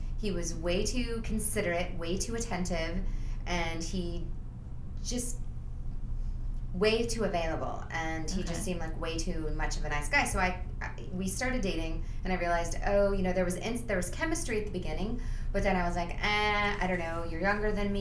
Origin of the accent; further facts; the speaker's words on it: Seattle, Washington, United States; also born or lived in San Diego / Bay Area; And I'm originally from Seattle, and then I moved to San Diego almost 15 years ago, and 14 years ago, and then lived also in the Bay Area, and now I'm in L.A.